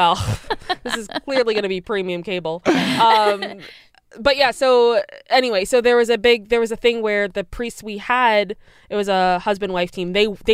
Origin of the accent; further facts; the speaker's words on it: Chicago, Illinois, United States; now in Maryland, United States; like when we first moved to Maryland, so I'm originally from Chicago. When we first moved to Maryland, there was a scandal about whether or not we would bless gay marriages.